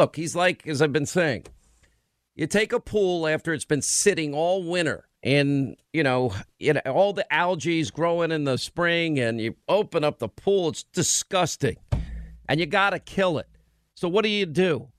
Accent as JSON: {"language": "English", "region": "New York", "country": "United States", "said": "But as a New Yorker, that's a death sentence for me."}